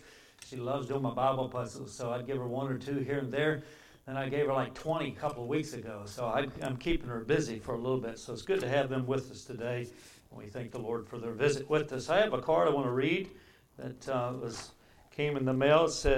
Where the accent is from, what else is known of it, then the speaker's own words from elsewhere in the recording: Virginia, United States; I said, no way. We're from Virginia.